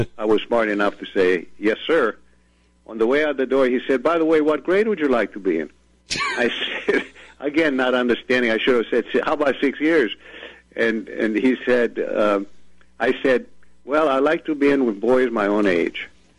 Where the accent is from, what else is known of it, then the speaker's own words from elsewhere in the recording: Romania; born there; English is a second language; Well, I was born in, the short version is, I was born in Romania just as the Second World War started. My parents were Romanian.